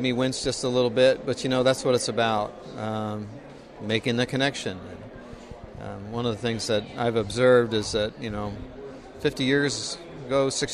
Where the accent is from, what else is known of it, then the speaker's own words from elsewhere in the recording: Schoharie, New York, United States; Well, we're vegetable growers from Schoharie, New York. It's a family farm. We farm about 200 acres up there in the Schoharie Valley.